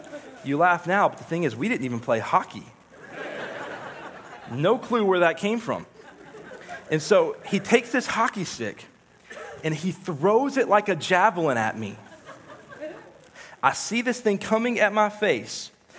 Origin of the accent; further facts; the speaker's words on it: Chickamauga, Georgia, United States; Well, I grew up in Chickamauga, and as you can imagine, the summers there got really boring. Not a whole lot to do in Chickamauga, Georgia.